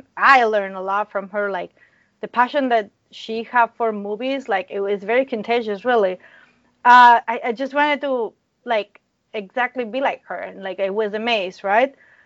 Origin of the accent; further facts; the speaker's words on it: Spain; So I'm from Spain. There is obviously, clearly, not animation in Spain.